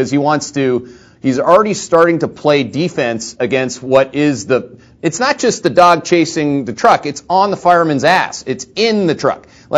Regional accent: Ireland; And I think that I'm Irish.

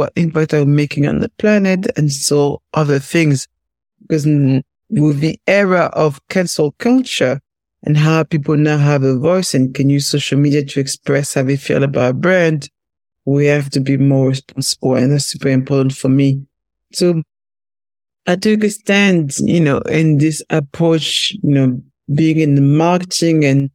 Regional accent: Paris, Île-de-France, France; So I was born in Paris.

